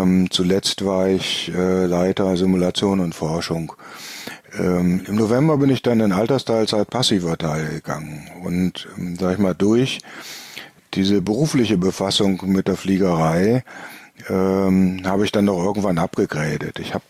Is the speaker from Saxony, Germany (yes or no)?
no; Bremen, Germany; born there; now in Mörfelden-Walldorf, Germany; zu Hause in Mörfelden-Walldorf. Das ist gleich bei Egelsbach um die Ecke. Ich bin 1957 geboren in Bremen.